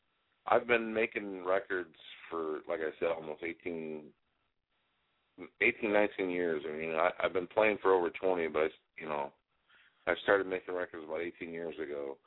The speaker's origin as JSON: {"language": "English", "town": "Chicago", "region": "Illinois", "country": "United States", "tie": "born or raised there", "said": "I grew up in Chicago, started playing music as a kid, and got into the blues scene when I was about 18 years old in Chicago."}